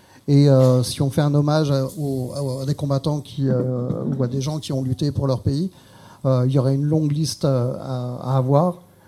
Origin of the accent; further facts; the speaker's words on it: Corsica, France; Je vais vous parler de mon pays, de la Corse.